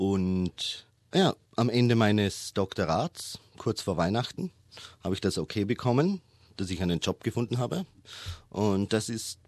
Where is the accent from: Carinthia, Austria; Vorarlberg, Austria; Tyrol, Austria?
Vorarlberg, Austria; Rankweil; also born or lived in Vienna; Ich komme aus Vorarlberg-Rankweil, in der Nähe von Feldkirch.